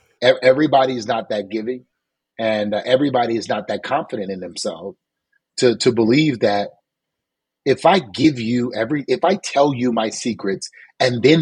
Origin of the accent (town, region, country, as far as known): the South, United States